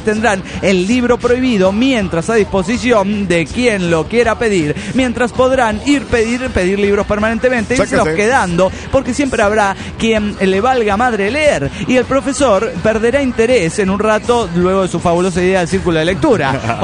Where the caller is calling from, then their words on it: Uruguay; Hola, ¿cómo están? … de la República Oriental del Uruguay.